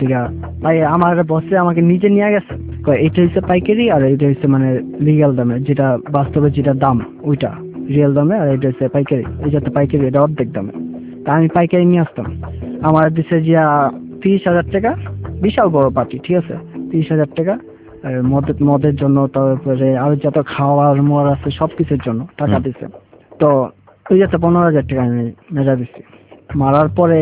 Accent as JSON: {"language": "Bangla", "town": "Narayanganj", "region": "Dhaka Division", "country": "Bangladesh", "tie": "born or raised there", "said": "আমার বাড়ি তো নারায়ণগঞ্জ নারায়ণগঞ্জের থেকে আমি এখানে আসছি"}